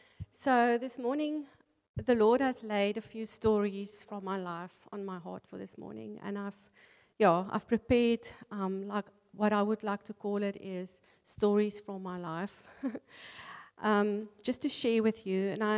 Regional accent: Wellington, Western Cape, South Africa; I grew up in Wellington, where I also completed my matric. We went to church as a family, but it was more about tradition than a real relationship with God.

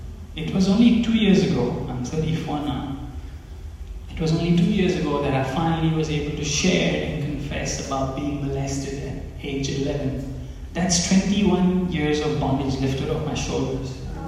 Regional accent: Mumbai, Maharashtra, India; And here I am from India, Mumbai. 1 billion people, he brings me here

